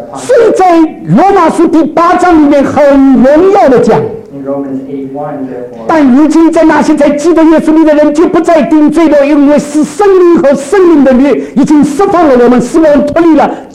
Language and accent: Chinese; China; 我们中国人说罪归于归谁？